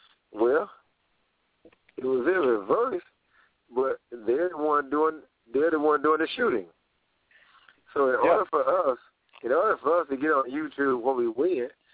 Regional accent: the South, United States; I'm from the South, it's a great possibility, I wouldn't show it either.

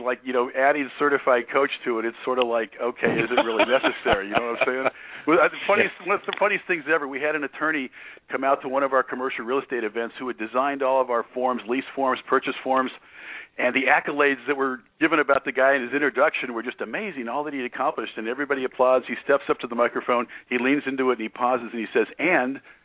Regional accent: Santa Monica, California, United States; it's like I grew up in Santa Monica, California, you know, a suburb of Los Angeles

